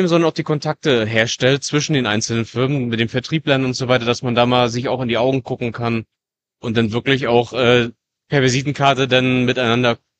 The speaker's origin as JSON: {"language": "German", "town": "Usedom", "region": "Mecklenburg-Vorpommern", "country": "Germany", "said": "Von der Insel Usedom."}